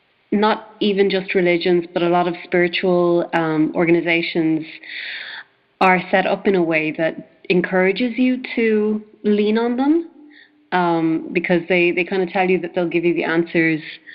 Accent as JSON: {"language": "English", "country": "Ireland", "said": "I come from Ireland, which used to be a very Catholic country"}